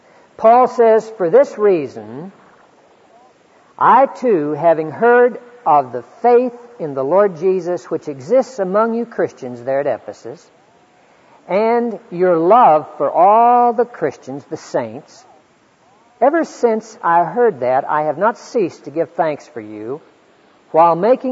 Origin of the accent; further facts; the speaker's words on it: Oklahoma, United States; Now, all my life, I grew up here in Oklahoma, and from the time I was just a little titch, the British would say.